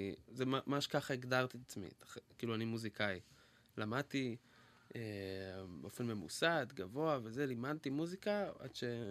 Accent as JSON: {"language": "Hebrew", "town": "Tel Aviv", "region": "Tel Aviv District", "country": "Israel", "tie": "born or raised there", "said": "כאילו, גדלתי בצפון תל אביב, בית סבבה"}